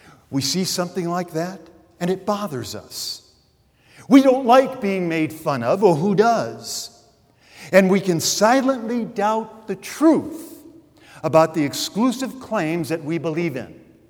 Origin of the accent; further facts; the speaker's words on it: Detroit, Michigan, United States; if you're taking a trip from here to Detroit, Michigan, my hometown, by the way, there is one place